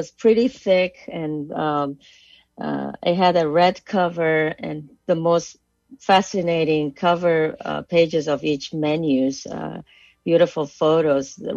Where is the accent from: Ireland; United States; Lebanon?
Lebanon; English is a second language; Growing up in Lebanon was very interesting because you grew up first thing 3 years, you know, you're a 3 years old, you know, child. They send you to school and you are exposed for four different languages. You have Armenian, Arabic, your first mother